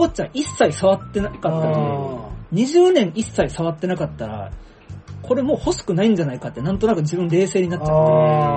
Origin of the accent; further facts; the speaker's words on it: Nanjo, Okinawa, Japan; 僕の地元南城市の大島という場所ですね、